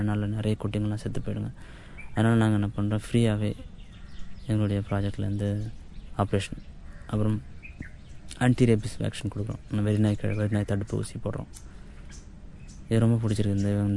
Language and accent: Tamil; Puducherry, India; நான் அங்கே படிக்கிறதுக்கு சரியான ஃபெசிலிட்டிஸில் பாட்டி வீட்டில் வளர்ந்தேன். பாட்டி வீட்டில் வந்து சிட்டி அது பாண்டிச்சேரி.